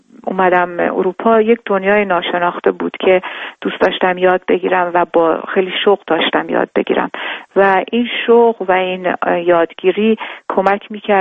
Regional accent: Iran; moved away as an adult; now in Europe; در از کودکی در ایران متولد شدم، اونجا دوره کودکی و نوجوانی رو اونجا گذروندم، بعد از دوره مدرسه و دبیرستان به اروپا اومدم برای تحصیل موسیقی

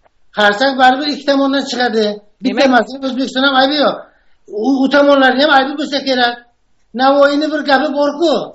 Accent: Samarkand, Samarqand Region, Uzbekistan; now in United States; Men Samarqanddan.

